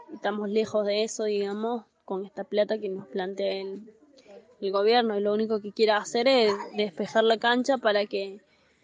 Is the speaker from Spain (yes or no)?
no; Córdoba, Argentina; Nosotros como ciudadanos argentinos, como ciudadanos cordobeses, nos merecemos el acceso a la vivienda